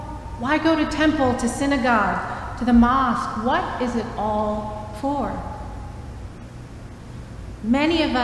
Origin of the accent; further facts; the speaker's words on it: Baltimore, Maryland, United States; starting my life over in my hometown of Baltimore